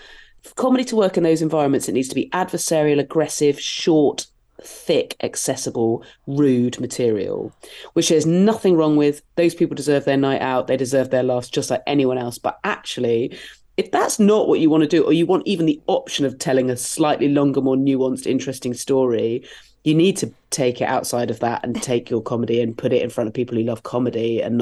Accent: South West England, United Kingdom; I grew up in Dorset and there weren't, that I was aware of, live comedy clubs.

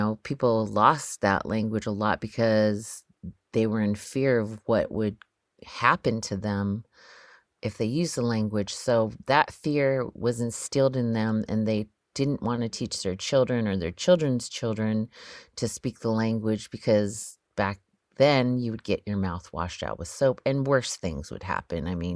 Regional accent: Eagle, Alaska, United States; I am Hanwichin Athabaskan from Eagle, Alaska.

